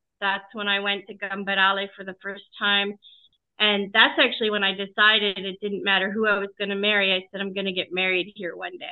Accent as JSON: {"language": "English", "town": "Pittsburgh", "region": "Pennsylvania", "country": "United States", "tie": "born or raised there", "said": "Yeah. So my family kind of hovered in Panther Hollow, which is a part"}